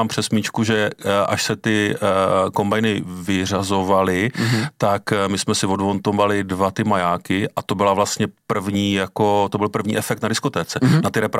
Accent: Králová, Olomouc Region, Czechia; narodil jsem se kousek od Olomouce v takové malé jako dědince, která se jmenuje Králová, to je jako tam Úničova, Medlov, taková jako u lesa, dědina u lesa, takže kluk z dědiny

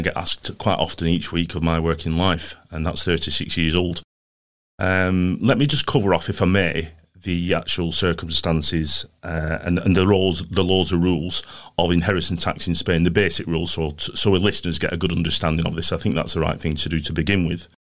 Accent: North West England, United Kingdom; accent: Lancashire; I'm from Lancashire, hence the accent.

